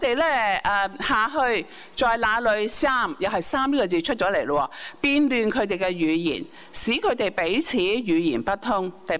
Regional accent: China; 即好像我们中国人作诗这样，我们讲求押韵这样。

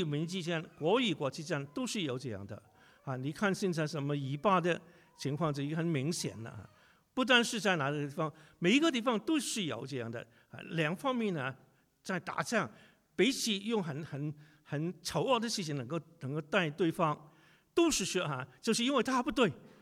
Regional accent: China; 我们中国人来讲呢、啊在国内也稍微好一点

